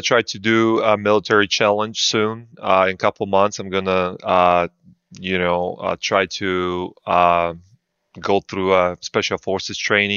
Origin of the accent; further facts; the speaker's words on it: Łódź, Łódź Voivodeship, Poland; English is a second language; I'm in Poland right now. I'm in my city, Łódź, right on the middle of Poland.